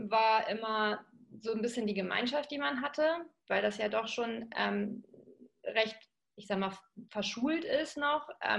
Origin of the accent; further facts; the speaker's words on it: North Germany, Germany; ich bin im Norden aufgewachsen und wollte gerne auch im Norden bleiben.